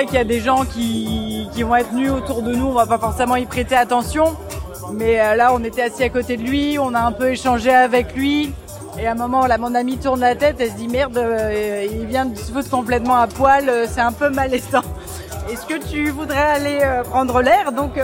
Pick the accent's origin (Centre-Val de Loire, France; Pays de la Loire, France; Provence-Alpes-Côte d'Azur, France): Pays de la Loire, France; À côté de Nantes.